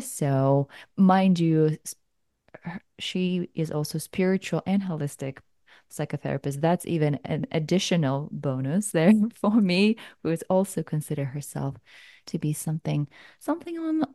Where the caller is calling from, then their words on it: Hawaii, United States; I'm tuning in from Hawaii.